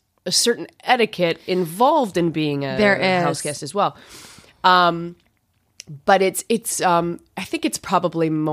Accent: Canada; because I'm Canadian, I'm from another land.

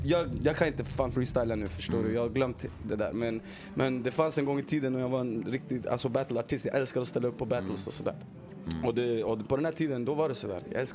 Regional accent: Gävle, Gävleborg County, Sweden; born there; Jag är född i Gävle.

